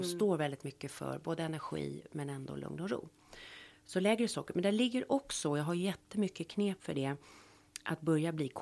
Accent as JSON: {"language": "Swedish", "country": "Sweden", "tie": "born or raised there", "said": "Och när jag är uppvuxen som alla svenskar på, liksom, har man inte fått potatis till middagen, då var det ingen middag."}